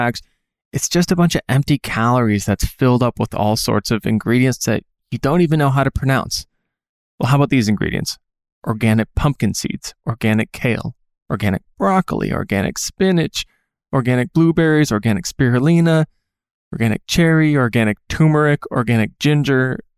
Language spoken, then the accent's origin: English; Minnesota, United States; or I'm from Minnesota, and even when someone reaches out to me from Minneapolis